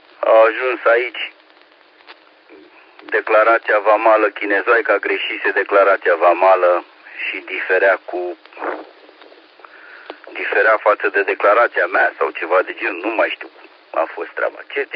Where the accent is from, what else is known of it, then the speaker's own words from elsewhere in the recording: Romania; Dar și eu sunt român și sunt mândru că sunt român